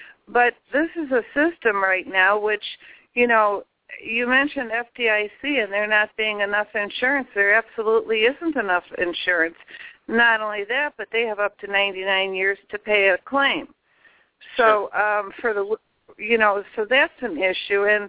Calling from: Illinois, United States; I'm calling from Illinois.

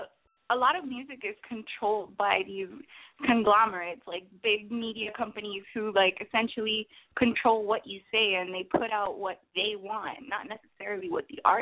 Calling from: Miami, Florida, United States; calling from Miami.

